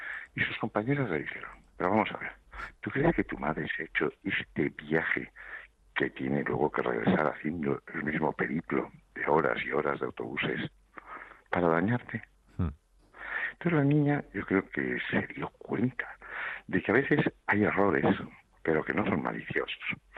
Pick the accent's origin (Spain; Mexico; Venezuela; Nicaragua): Spain; Estella, Navarre; born there; pues yo nací en Estella, soy hijo único